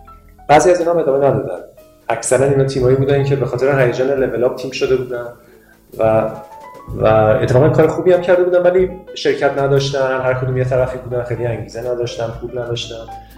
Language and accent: Persian; Iran; همیشه به عنوان یه ایرانی هم خب حسرت اینو میخوردیم که چرا ما ایرانی ها بازی جدی خوب نداریم دیگه